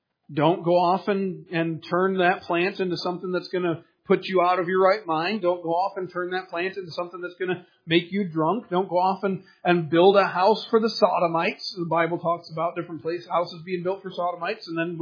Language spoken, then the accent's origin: English; Michigan, United States; I'm from Michigan, and Michigan is a lot of farmland.